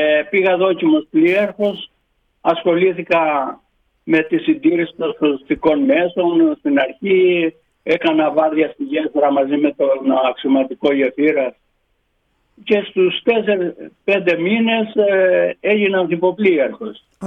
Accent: Greece; ήταν μια πολύ ωραία επαφή με την Ελλάδα, με την πατρίδα μου.

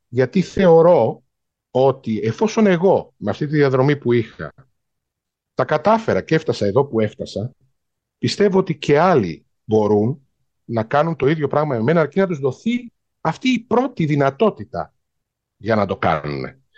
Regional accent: Greece; moved away as an adult; also born or lived in Gothenburg, Sweden / Stockholm, Sweden; now in Denmark; φύγαμε λοιπόν από την Ελλάδα το 12, πήγαμε στη Σουηδία, στο Γκέτεμπορκ, αρχικά για ένα χρόνο και αργότερα μετά από ένα χρόνο μετακομίσαμε στη Στοκχόλμη.

